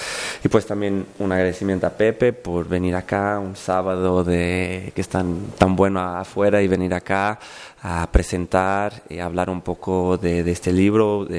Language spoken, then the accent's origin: Spanish; Portugal; first language Portuguese; Spanish is a second language; also born or lived in Galicia / Mexico; el español para mí, bueno, no es mi idioma materno, soy portugués. Y mi español es una mezcla un poco de los lugares donde he pasado, la niñez en Galicia, en mis vacaciones, cuando estudié en México